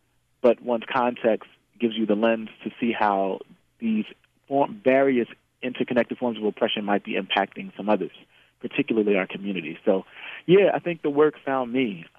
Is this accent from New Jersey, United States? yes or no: yes; Camden, New Jersey, United States; now in Brooklyn, United States; I am queer identified from the Northeast, Camden, New Jersey, to be specific, and I now live in Bed-Stuy, Brooklyn.